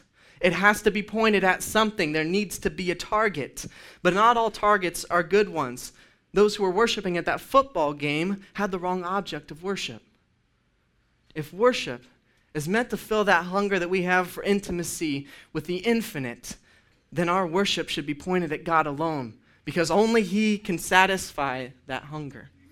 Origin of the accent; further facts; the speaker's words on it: Indiana, United States; All that it means is that I'm from Indiana. People from Indiana are called Hoosiers.